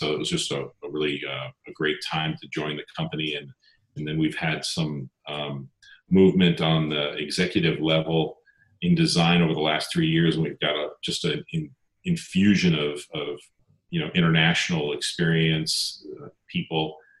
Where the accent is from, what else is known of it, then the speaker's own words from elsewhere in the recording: Pasadena, California, United States; Well, I'm a Southern California native, born and raised in Pasadena. I went to Art Center for design school.